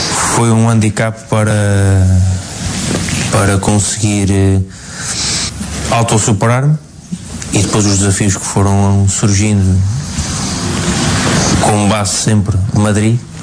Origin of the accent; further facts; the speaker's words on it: Azores, Portugal; aquilo que vejo como terceirense. Ou voltar à terceira é uma constante.